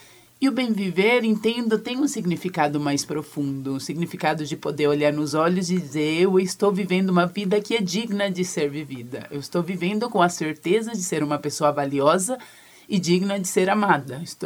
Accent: Venezuela; Portuguese is a second language; now in Londrina, Brazil; Ah, sou venezuelana, se alguma coisa no sotaque vocês perceberam é por conta disso

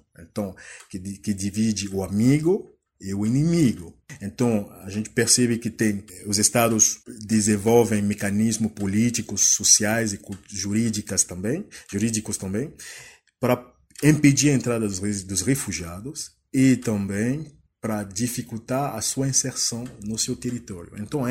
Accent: Cameroon; now in Curitiba, Brazil; eu sou de Camarões, né? Eu sou doutorando em Direito na PUC Paraná, em Curitiba.

